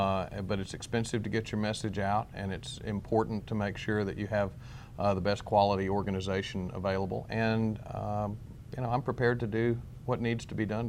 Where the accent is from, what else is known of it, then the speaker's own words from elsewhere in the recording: Arkansas, United States; I've made no secret about the idea that I was born in Arkansas. I've lived in Arkansas all my life.